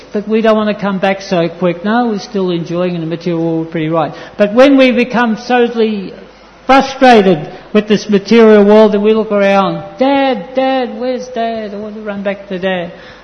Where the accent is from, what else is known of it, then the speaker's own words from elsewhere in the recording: Australia; I come from Australia, and on our farm in Australia we have parrots